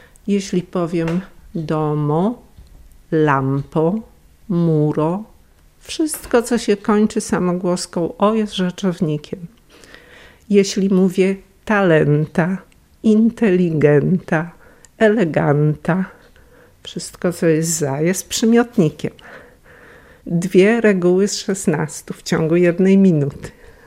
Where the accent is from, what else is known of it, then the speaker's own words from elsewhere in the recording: Chojnów, Lower Silesian Voivodeship, Poland; Urodziłam się na Dolnym Śląsku. Między Legnicą a Bolesławcem jest taka mała miejscowość, nazywa się Chojnów. Tam zdałam maturę